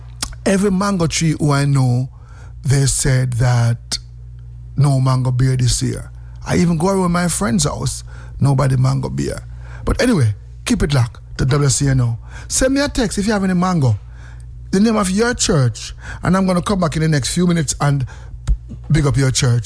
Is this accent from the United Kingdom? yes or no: no; Jamaica; now in United States; I'm Jamaican.